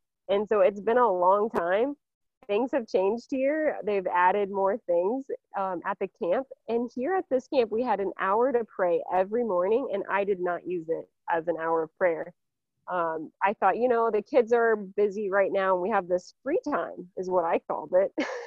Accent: Nebraska, United States; So anyways, I am originally from Nebraska, and I joined a community after I went to college at Benedictine

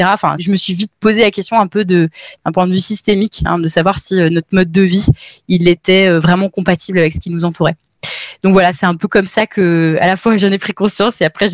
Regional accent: Grand Est, France; now in Paris, France; je suis originaire d'Alsace et je vis à Paris là depuis quelques années.

